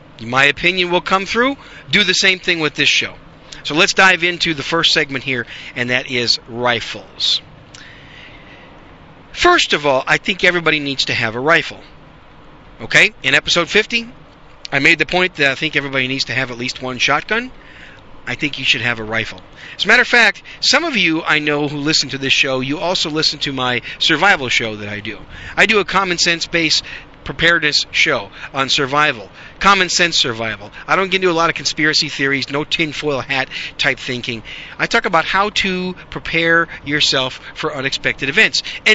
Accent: Wisconsin, United States; also born or lived in New York City; now in Dallas-Fort Worth, United States; I was born in New York City, raised in Wisconsin, transplanted myself to the Republic of Texas in 1993.

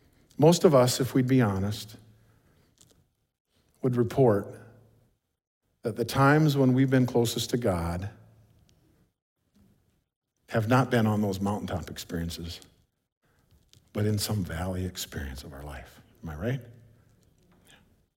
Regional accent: Iroquois, South Dakota, United States; I'm a flatlander from Iroquois, South Dakota, where it's so flat you can watch your dog run away for 2 weeks.

